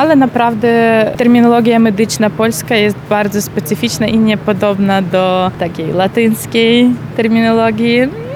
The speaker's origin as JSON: {"language": "Polish", "country": "Ukraine", "lives_now": "Poland", "said": "Jestem z Ukrainy, jestem lekarzem"}